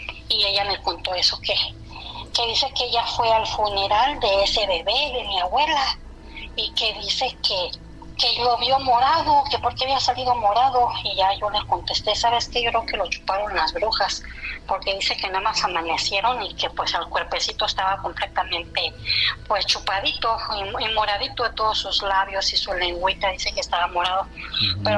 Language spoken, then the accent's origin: Spanish; Mexico City, Mexico; nosotros ya nos fuimos para la ciudad. Bueno, siempre vivimos en la ciudad, nacimos en el DF, pero mi mamá es de acá del estado de Querétaro.